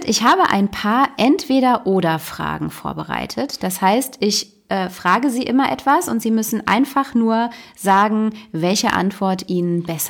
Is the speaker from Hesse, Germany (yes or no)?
no; Düsseldorf, North Rhine-Westphalia, Germany; born there; Ich bin in Düsseldorf geboren.